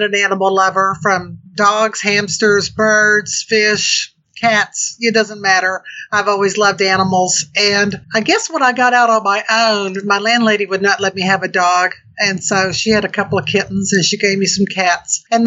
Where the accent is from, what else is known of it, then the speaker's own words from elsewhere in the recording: Oklahoma, United States; I'm from Oklahoma. Oklahoma became a state in 1907.